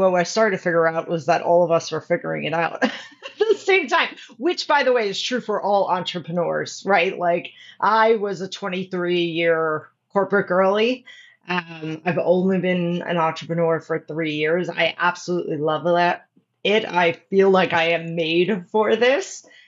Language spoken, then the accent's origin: English; Bronx, New York, United States; Yeah, so I'm from the Bronx originally. My parents are from the Bronx.